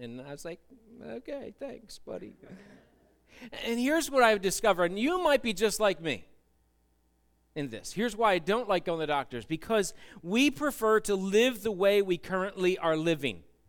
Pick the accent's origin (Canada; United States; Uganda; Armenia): United States; Phoenixville, Pennsylvania; when I was growing up in Phoenixville, this is where I spent my elementary and middle school years, we were on Griffin Street